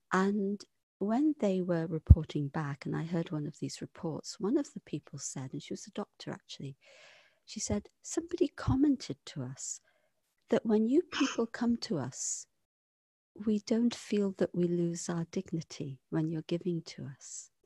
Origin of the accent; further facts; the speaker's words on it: Liverpool, North West England, United Kingdom; Yeah. I'm from Liverpool.